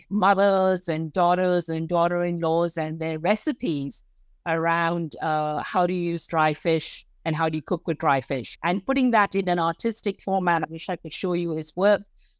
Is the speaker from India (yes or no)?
yes; India; for me to go there as an Indian woman and talk about this museum and what we're doing and all, it was an amazing experience.